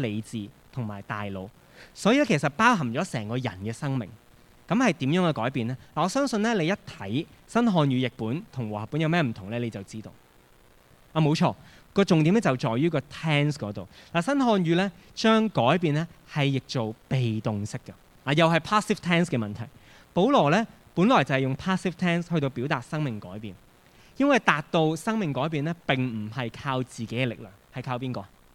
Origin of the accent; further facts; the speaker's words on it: Hong Kong; 我们香港人至少被教育